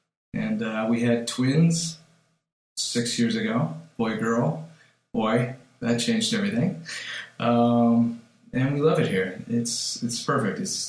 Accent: Marinwood, California, United States; Went to college in Marin. I grew up in Marinwood, Terralinda. Went to Terralinda High School

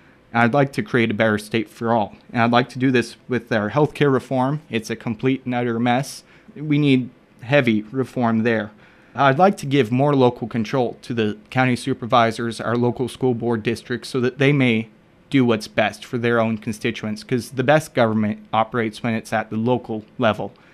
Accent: Brighton, Iowa, United States; also born or lived in Washington; I was born in Washington, and I live in Brighton. I've lived in Brighton my entire life.

